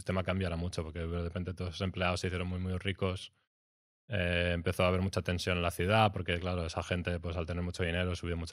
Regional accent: Valencian Community, Spain; Yo hago paellas. Como buen valenciano.

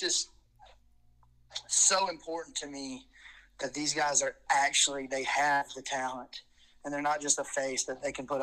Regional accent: Alabama, United States; It has been lately just because I'm from Alabama and I can't get rid of this accent.

